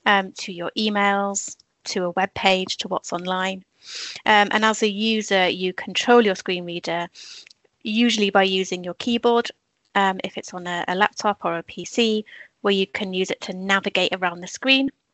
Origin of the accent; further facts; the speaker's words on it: Wales, United Kingdom; In this case, because we are Welsh is a minority language, Welsh Government have many kind of schemes to improve and increase the numbers of Welsh speakers to protect our language